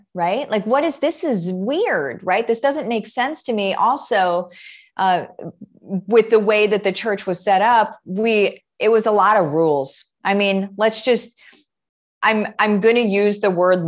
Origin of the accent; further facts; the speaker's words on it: Illinois, United States; I grew up in Central Illinois. And my parents weren't hugely religious before I was born.